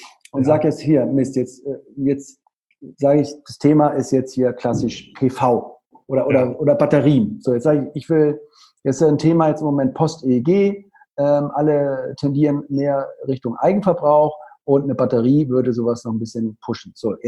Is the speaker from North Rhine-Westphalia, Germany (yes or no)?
yes; Cologne, North Rhine-Westphalia, Germany; ich komme jetzt aus Köln